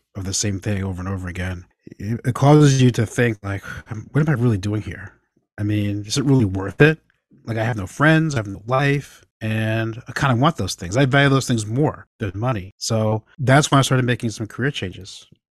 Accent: East Hampton, New York, United States; I grew up in East Hampton, New York, in Long Island. It's a very affluent community.

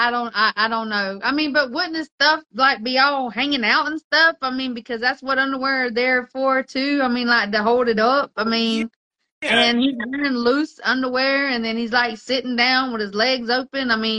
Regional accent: United States; No, because me as an American, I'm not like that.

